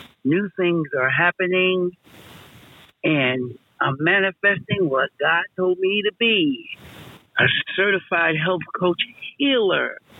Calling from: Newark, New Jersey, United States; I'm calling in from Newark, New Jersey.

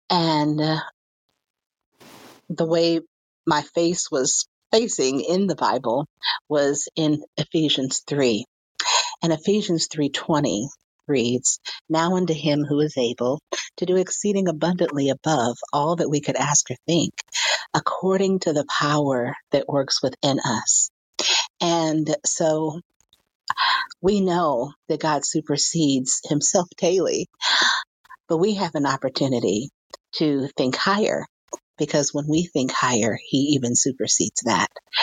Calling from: Atlanta, Georgia, United States; Hey, everyone. I'm calling in from Atlanta, Georgia.

